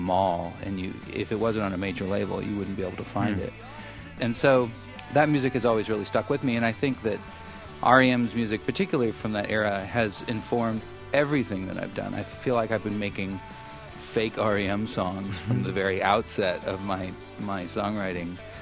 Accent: Helena, Montana, United States; born or raised there

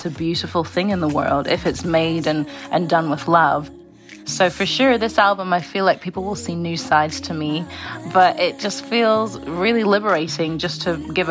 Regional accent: Scotland, United Kingdom; my father's from Zambia, my mom's from England. I grew up in Scotland

